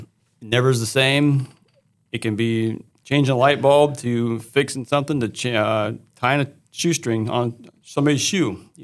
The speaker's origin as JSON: {"language": "English", "town": "Ohio City", "region": "Ohio", "country": "United States", "tie": "born or raised there", "said": "I grew up in Ohio City, and that's where I came from."}